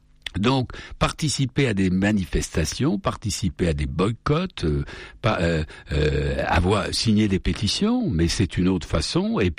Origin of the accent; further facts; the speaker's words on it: France; un Français, je suis Français moi, monsieur